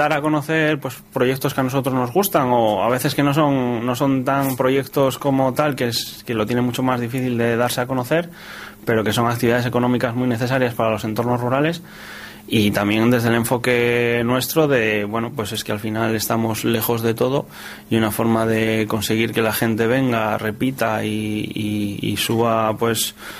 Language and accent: Spanish; Torrelavega, Cantabria, Spain; yo soy de Dualez, de un barrio de Torlavega, que está prácticamente dentro de la Isniace, o sea que te puedes imaginar cuál es el olor de mi infancia, esa papelera del Besaya.